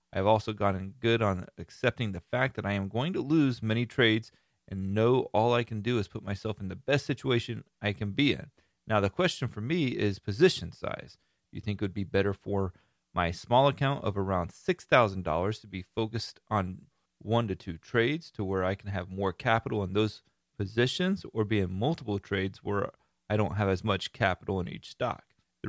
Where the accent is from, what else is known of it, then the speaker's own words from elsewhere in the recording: Florida, United States; I give them a good Florida redneck name, being that I am from Florida and live in Florida.